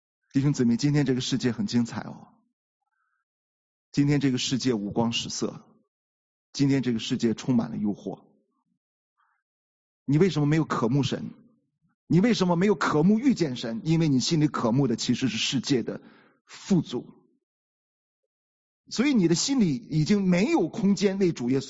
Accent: China; 我们中国人的文化有一个特点，我们中国人的文化都是要和神明保持距离的。

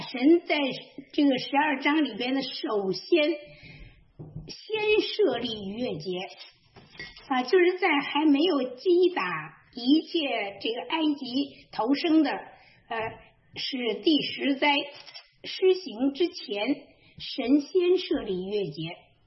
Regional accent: China; 我们中国人的新年起头呢，就是这个正月初一大过大年

